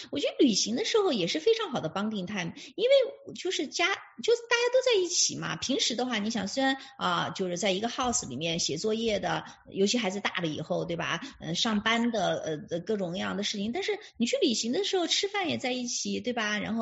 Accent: China; 因为我们中国人一般都很会做吃的嘛，但我不太会做

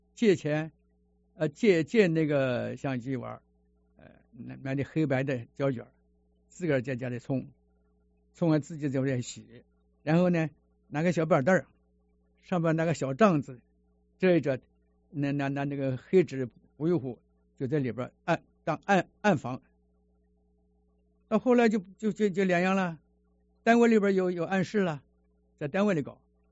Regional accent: China; 世界上有的东西，我们中国人也能造出来了。

